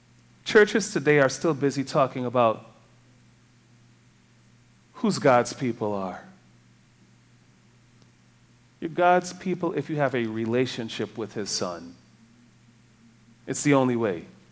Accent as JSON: {"language": "English", "country": "Trinidad & Tobago", "tie": "born or raised there", "also_born_or_lived": "Detroit", "moved": "yes", "said": "Growing up in Trinidad and then moving to Detroit, I had a lot of stereotypes"}